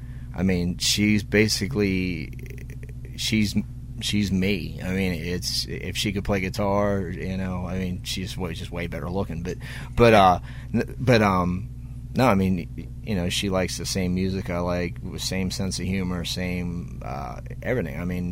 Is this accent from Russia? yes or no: no; Pittsburgh, Pennsylvania, United States; we played Pittsburgh, my hometown, 2 days ago.